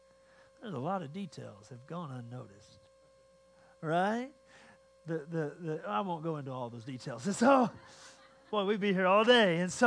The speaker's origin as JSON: {"language": "English", "region": "West Virginia", "country": "United States", "said": "I'm from West Virginia. I'm from the hills of West Virginia. I'm from a holler in the hills of West Virginia, all right?"}